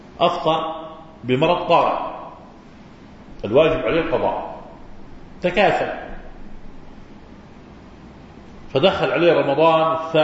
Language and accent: Arabic; Palestine; now in Jordan; وأخواننا اللي فلسطينيين وأنا منهم، انتقلوا من فلسطين الأردن مسافرين